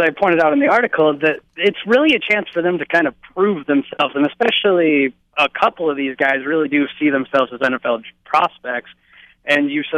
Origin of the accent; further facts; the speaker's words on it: Salt Lake City, Utah, United States; I hail from Salt Lake originally. I did my undergrad at Utah, and then I've been covering the T-Birds for about 2 years now.